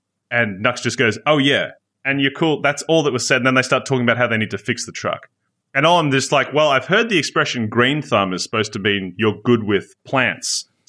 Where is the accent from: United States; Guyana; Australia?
Australia; First of all, I am a first generation Australian. Both my parents migrated here. So I'm Swedish Irish.